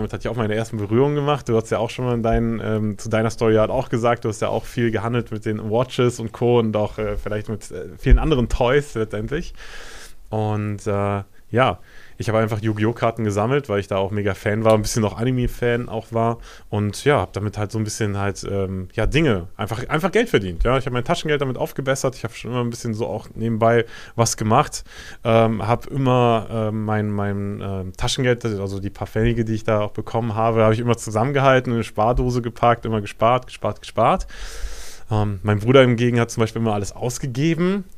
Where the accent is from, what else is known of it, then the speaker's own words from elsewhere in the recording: Waldfeucht, North Rhine-Westphalia, Germany; 32 Jahre alt. Und genau, wo komme ich her? Aus dem guten Heinsberg. Ich bin in Geilenkirchen geboren. Ja, ist ganz geil. Und bin in Waldfeucht aufgewachsen.